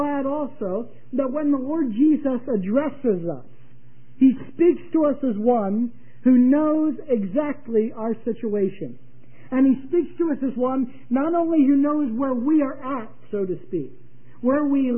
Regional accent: New England, United States; accent: Yankee; You think my Yankee accent's bad, you should hear some of them, whose first language was German

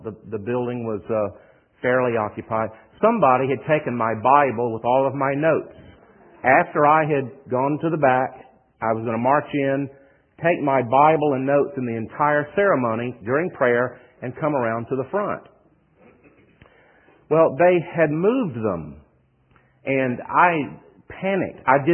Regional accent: the South, United States; accent: Southern; Now, you'll get accustomed to my accent. There are some sayings, some things that we say in the South, and it may take you a little while to catch on

